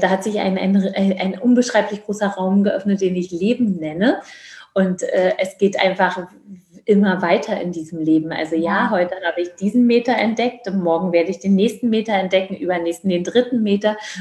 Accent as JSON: {"language": "German", "region": "East Germany", "country": "Germany", "said": "Ich komme ja aus dem Osten."}